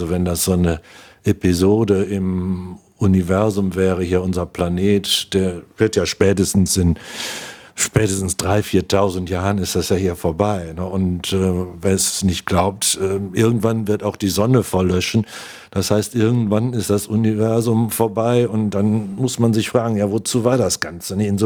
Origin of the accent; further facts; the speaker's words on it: Cologne, North Rhine-Westphalia, Germany; Also als Kölner ist man ja in solchen Dingen auch leichter geneigt, zu sagen, hey, ich will jetzt aber auf die Bühne, ne?